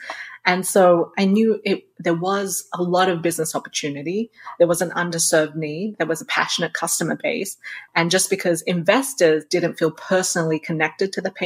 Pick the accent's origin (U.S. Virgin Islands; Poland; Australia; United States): Australia; You're growing up in Australia. It's a very remote country in that it's literally on the other side of the world.